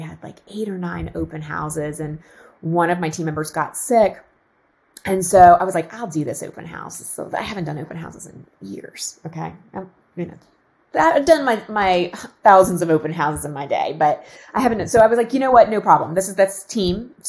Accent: Pennsylvania, United States; I grew up outside of Philadelphia, okay, on a farm

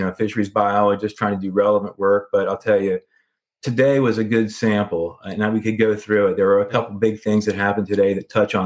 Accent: West Virginia, United States; Yeah. So I grew up in West Virginia. Mm-hmm. You know, deep roots out here.

